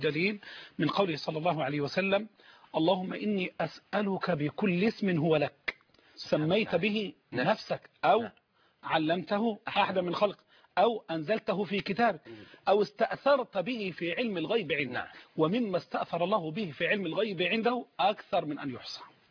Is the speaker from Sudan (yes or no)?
no; Egypt; إحنا كمصريين